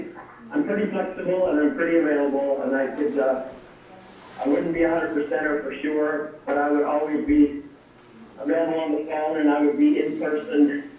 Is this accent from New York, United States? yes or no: no; Mesa, Arizona, United States; also born or lived in Hong Kong / England / Germany; Born and raised in Mesa, I live in Mesa now